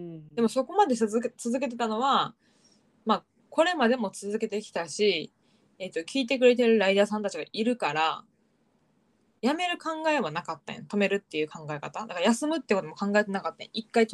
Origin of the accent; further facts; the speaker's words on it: Kansai, Japan; どっちかっていうと関西人としてのどうしようこれ、おもろい、ほんまにおもろい